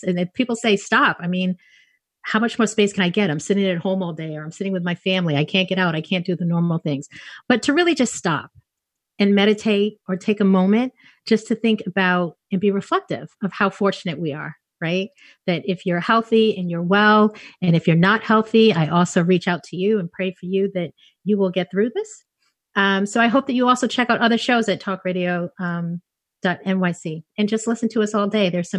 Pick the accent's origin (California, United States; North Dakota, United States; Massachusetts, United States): Massachusetts, United States; So we moved out to Brooklyn. So it was really, and I didn't know anyone. I was from Massachusetts.